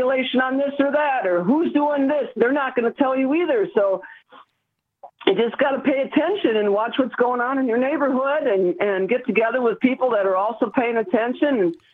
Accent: Watertown, Wisconsin, United States; I didn't grow up here. I grew up outside of Milwaukee. Near Watertown.

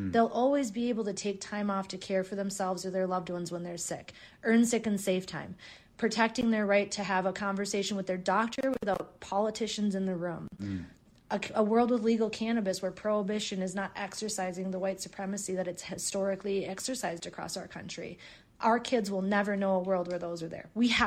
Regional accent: Minnesota, United States; finding what we can really ground ourselves in as people, as Minnesotans

